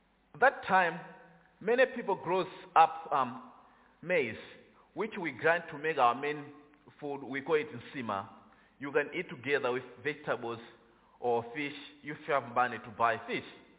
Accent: Malawi; I'm from Malawi. If you are not familiar with where Malawi is in southeast Africa, bordered by Mozambique, Zambia, and Tanzania.

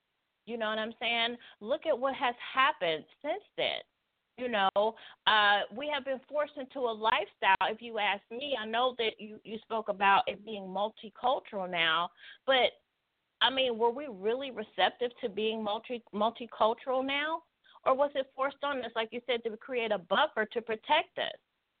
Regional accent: Cincinnati, Ohio, United States; And, you know, I'm from Cincinnati, too. You know, we got brownstones downtown, you know, over there on the West End

